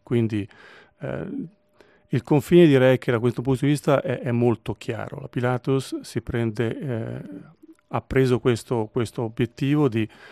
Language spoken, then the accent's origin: Italian; Mendrisio, Ticino, Switzerland; also born or lived in Milan, Italy; io sono ticinese di nascita, sono nato a Mendrisio 56 anni fa, quindi sono cresciuto, ho fatto i miei studi iniziali a Mendrisio, poi sono andato al